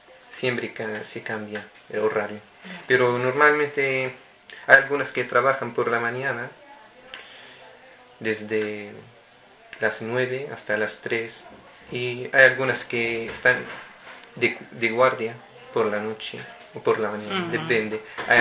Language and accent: Spanish; Damascus, Damascus Governorate, Syria; Spanish is a second language; now in Spain; Soy sirio, de Damasco, de la capital